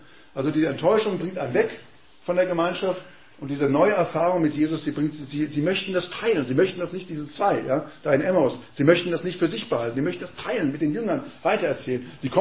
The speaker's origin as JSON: {"language": "German", "town": "Frankfurt", "region": "Hesse", "country": "Germany", "tie": "born or raised there", "said": "Johann Wolfgang von Goethe, der aus meiner Heimatstadt Frankfurt kommt"}